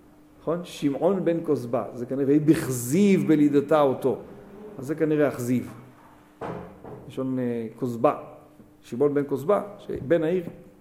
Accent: Southern District, Israel; כל אשר על יד אשדוד וחצריהם. בדיוק מאיפה שאני בא, וזה הערב, כן? באתי משם. כל אשר על יד אשדוד, בין עקרון לאשדוד, גבעת וושינגטון.

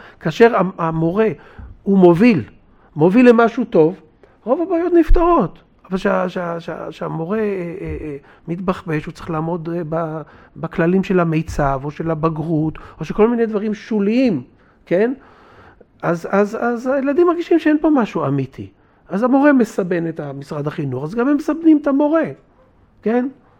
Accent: Hod HaSharon, Central District, Israel; אני גדלתי במקום שקוראים לו היום הוד השרון. מכיר? בזמני זה לא היה הוד השרון, כן?

